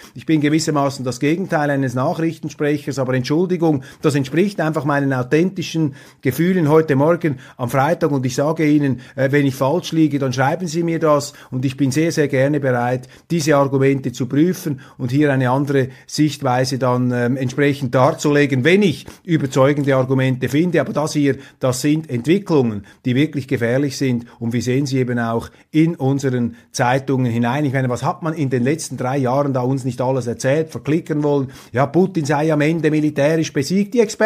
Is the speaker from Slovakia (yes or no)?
no; Switzerland; vor allem auch wir als Schweizer Bürger dürfen uns das nicht bieten lassen.